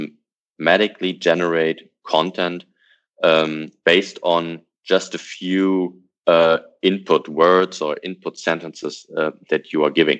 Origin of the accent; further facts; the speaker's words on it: Hanover, Lower Saxony, Germany; an example from my hometown, from Hanover, is there are between 40 to 60,000 events each year